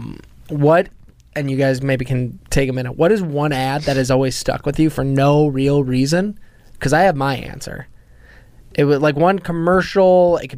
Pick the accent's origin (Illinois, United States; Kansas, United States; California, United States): Illinois, United States; Chicago; accent: Chicago; didn't realize I had a Chicago accent until I moved to DC.